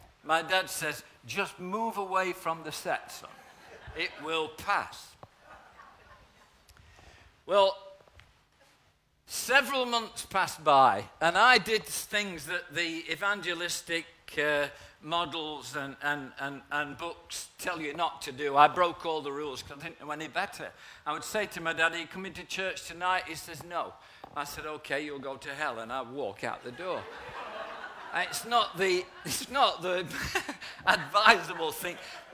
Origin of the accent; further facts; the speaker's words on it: East Midlands, United Kingdom; accent: Nottinghamshire; When I got saved in a little church in the heart of Nottinghamshire, you can tell by my refined accent, in the heart of Nottinghamshire